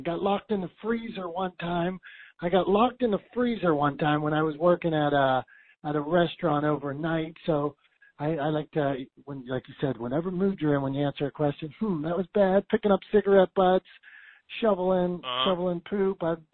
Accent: Pittsburgh, Pennsylvania, United States; I'm from Pittsburgh. You can't let people just run over you.

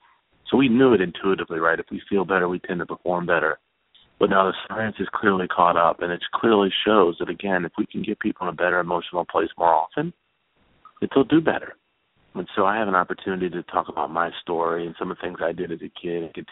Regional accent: Washington, District of Columbia, United States; But so I grew up in Washington, D.C., and, you know, feeling like I really didn't belong.

